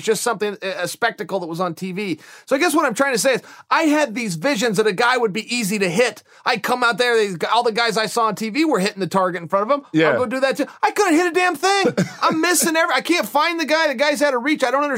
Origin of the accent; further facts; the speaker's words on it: Oregon, United States; You know, I loved Oregon. I was born here. I will die here.